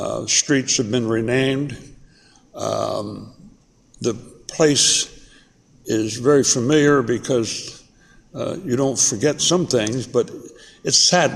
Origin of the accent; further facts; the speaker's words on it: Canal Zone, Panama; It's always a pleasure to remember growing up in the Panama Canal